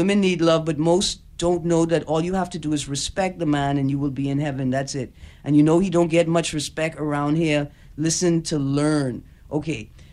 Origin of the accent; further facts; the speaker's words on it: Auckland, New Zealand; I'm from Auckland, I cheap, I ain't going to spend it.